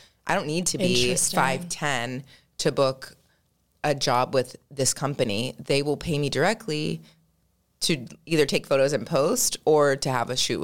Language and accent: English; Maryland, United States; moved away as an adult; now in California, United States; I was born and raised in Maryland. I was living there my whole life. I visited California when I was a junior in high school, and I came back home and I was like, Mom, I'm going to live there.